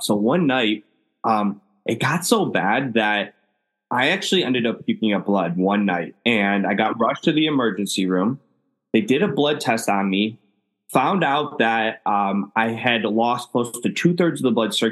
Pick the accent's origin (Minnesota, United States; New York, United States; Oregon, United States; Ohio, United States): Ohio, United States; Cleveland; So I'm from Cleveland, Ohio, and we have to rush you from our local hospital to the main campus to figure out what's going on.